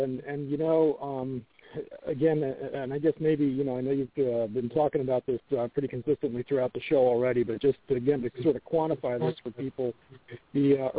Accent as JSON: {"language": "English", "region": "Pennsylvania", "country": "United States", "moved": "as an adult", "lives_now": "North Carolina, United States", "said": "I'm a transplant here in North Carolina. I came from Pennsylvania about 10 years ago now"}